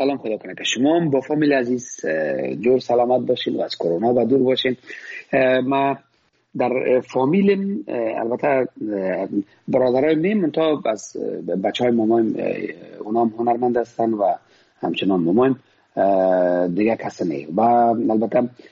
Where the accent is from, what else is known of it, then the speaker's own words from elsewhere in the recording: Afghanistan; ما مسلمان هستیم ما افغان هستیم